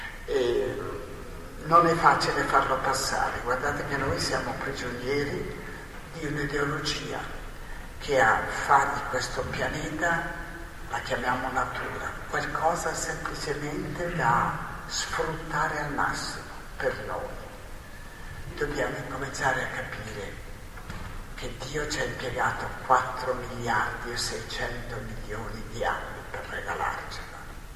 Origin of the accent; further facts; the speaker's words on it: Trentino-Alto Adige, Italy; now in Naples, Italy; io vengo dalla Val di Non, la Melinda, l'ultimo paese che parla italiano, fra l'altro, quindi quasi sul tirolese, e ho scelto invece di vivere a Napoli, in uno dei rioni degradati